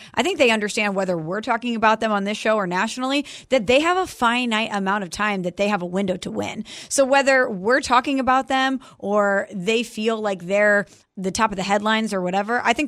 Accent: St. Louis, Missouri, United States; We are both from St. Louis. We have a lot of mutuals, but no, I haven't.

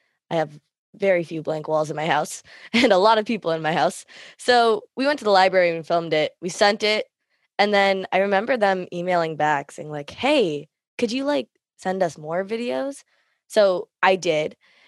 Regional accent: Canada; myself being Tamil Canadian.

